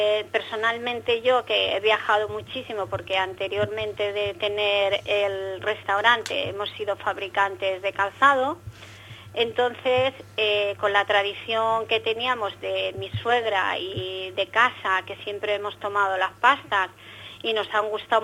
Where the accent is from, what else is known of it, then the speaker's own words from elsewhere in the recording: Navarre, Spain; la cocina navarra, que es de donde yo soy.